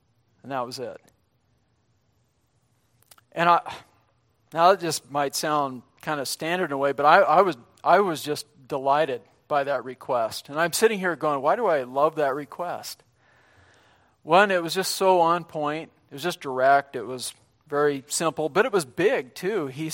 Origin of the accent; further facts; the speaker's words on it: Montana, United States; I was raised in Montana, and so we come from very self-reliant stock.